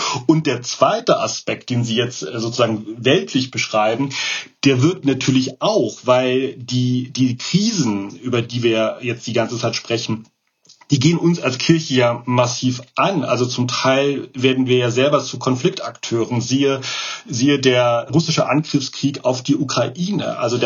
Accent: Germany; jetzt schaue ich wieder als Deutscher auf die Weltkirche

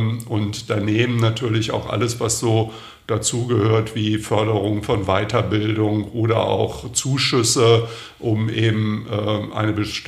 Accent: Lower Saxony, Germany; Ich stamme ursprünglich aus Niedersachsen

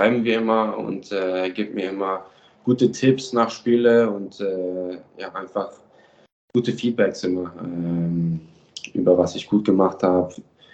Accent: Germany; Also da bin ich nur geboren eigentlich. Meine ganze Familie ist ja norwegisch. Ich bin in Deutschland aufgewachsen, aber den Rest war ich immer Norwegen und ja, ich bin auf jeden Fall ein Norweger.

